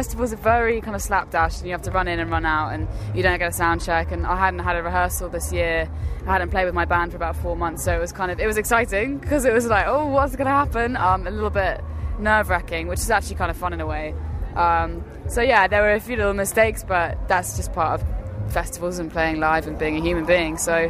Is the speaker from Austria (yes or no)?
no; South East England, United Kingdom; now in London, United Kingdom; I'm part Finnish. From my dad, and part Finnish, part Scottish, part English, but I grew up in Hampshire, and now I live in London, spent a bit of time in Brighton, so I've kind of been moving around.